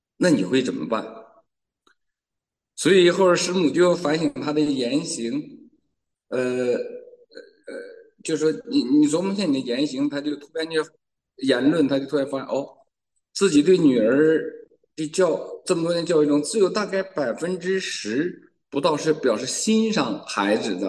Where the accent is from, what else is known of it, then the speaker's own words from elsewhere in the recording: China; now in United States; 我说我们中国人牛。